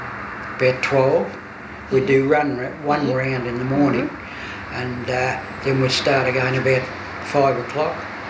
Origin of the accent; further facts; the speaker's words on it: Birchip, Victoria, Australia; I come up from Birchip.